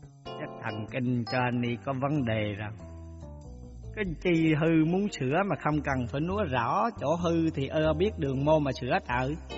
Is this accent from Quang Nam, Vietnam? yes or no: yes; Quang Nam, Vietnam; Dạ em là người sinh ra và lớn lên ở xứ Quảng. Em nghĩ cái này khó cần giới thiệu ngay giọng là bà con biết em ở chỗ mô rồi hỉ.